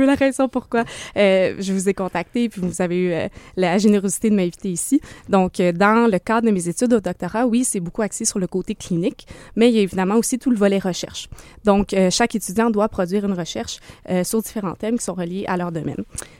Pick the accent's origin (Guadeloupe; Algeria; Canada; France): Canada; Quebec; Je suis originaire du Lac-Léthune dans la municipalité de Mont-Cyr-Fléthune. Donc, je suis d'ici.